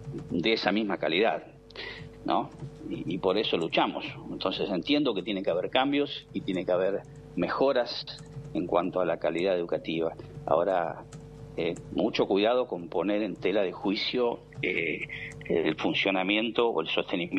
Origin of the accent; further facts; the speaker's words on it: Parada Robles, Buenos Aires, Argentina; yo soy de un pequeño pueblo del municipio de Exaltación de la Cruz, uh-huh, que se llama Parada Robles, que cuando yo era niño era apenas un paraje, y me hice la escuela primaria en una escuelita rural